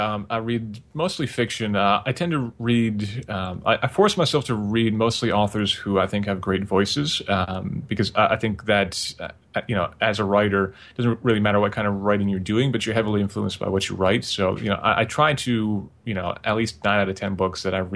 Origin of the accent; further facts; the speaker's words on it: Vermont, United States; No, I mean, growing up in Vermont, if you don't get somebody pregnant before you're 15 and work at the gas station, then you've done pretty good for yourself.